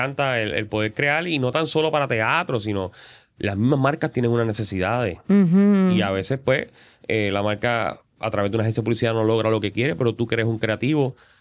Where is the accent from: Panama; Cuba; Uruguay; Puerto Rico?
Puerto Rico; Levittown; also born or lived in Bayamón; Bueno, nací en Bayamón, me crié en Levittown toda la vida.